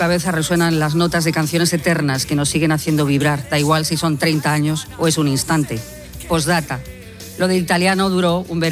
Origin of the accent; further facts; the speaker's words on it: Albacete, Castilla-La Mancha, Spain; que yo soy de Albacete, mi arma